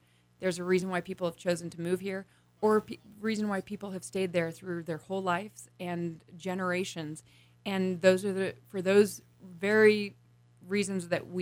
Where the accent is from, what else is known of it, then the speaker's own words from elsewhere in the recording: Elk City, Idaho, United States; I grew up in Idaho. I grew up in Moscow, Idaho, in a little town called Elk City, Idaho, which not many people know about.